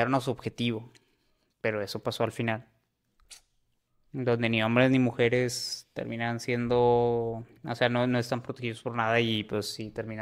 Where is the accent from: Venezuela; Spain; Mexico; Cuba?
Venezuela; Somos de Venezuela